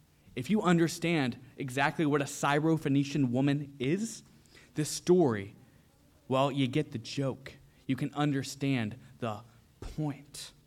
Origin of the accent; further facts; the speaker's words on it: Kentucky, United States; okay, I'm from Kentucky. I don't know where you're from.